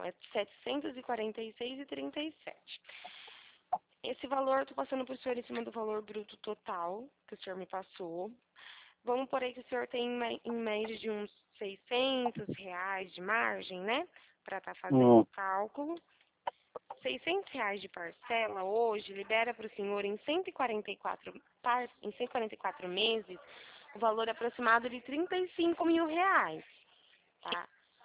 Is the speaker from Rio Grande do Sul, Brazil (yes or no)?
no; Araras, São Paulo, Brazil; eu sou da cidade de Araras, interior do estado de São Paulo.